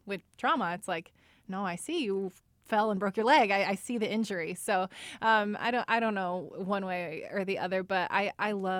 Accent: Valparaiso, Indiana, United States; now in Indianapolis, United States; I'm from Northwest Indiana, at Valpo.

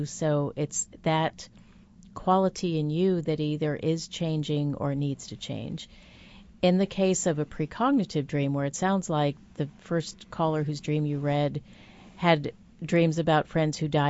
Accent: New York, United States; I have relatives who live in New York. I grew up in New York.

